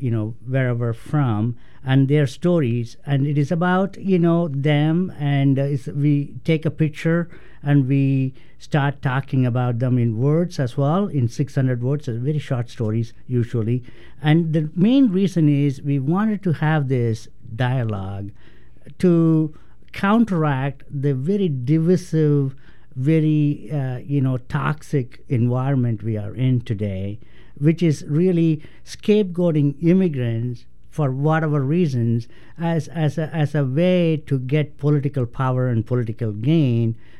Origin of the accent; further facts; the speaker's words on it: India; moved away as an adult; also born or lived in Indiana; now in Portland, United States; I came from India to Indiana to go to graduate school. Since then, I kind of stayed here